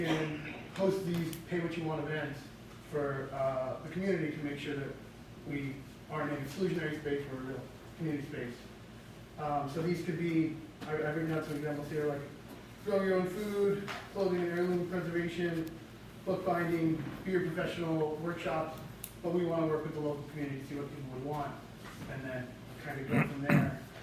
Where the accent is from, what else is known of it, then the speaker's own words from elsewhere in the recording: Kentucky, United States; I grew up in Kentucky. I graduated from CA in 2008.